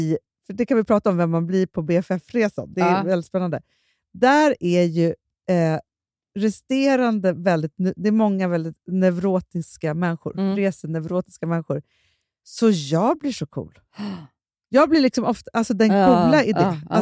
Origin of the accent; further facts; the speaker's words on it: Stockholm, Stockholm County, Sweden; Men vi är uppvuxna i Stockholm. Liksom i samma era.